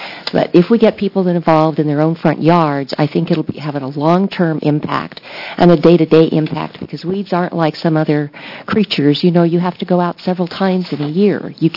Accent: Bend, Oregon, United States; I'm from Bend, Oregon, 60738 Gulf Village Loop.

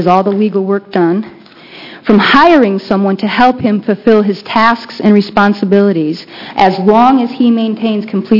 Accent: Portland, Oregon, United States; I'm from Portland, Oregon.

